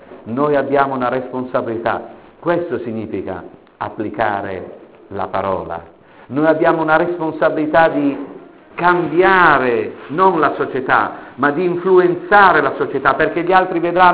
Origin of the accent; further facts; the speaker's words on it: Piedmont, Italy; also born or lived in Rome; now in Foggia, Italy; Sono italiano, italiano puro, nel senso che sono piemontese, ho la residenza anagrafica a Foggia e sono vissuto per molti anni a Roma, quindi nord, sud e centro, quindi sono un vero italiano